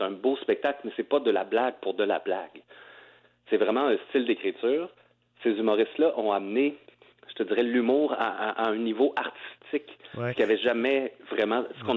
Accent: Quebec, Canada; oublie pas que je viens de Charlevoix, Robert.

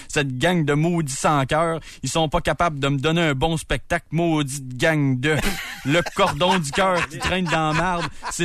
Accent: Quebec, Canada; Puis moi, j'ai le droit de le dire, je viens de la région de Québec.

